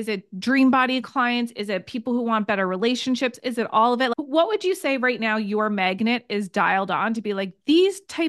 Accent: Nova Scotia, Canada; this resonates with me because I'm from Nova Scotia, how your heart is split in half

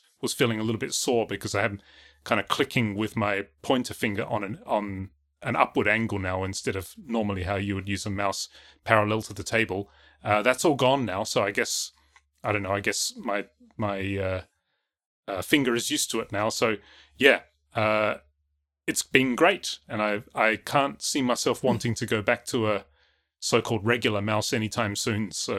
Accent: Australia; I mean, remember, I'm Australian, so, you know, snow is not exactly my thing.

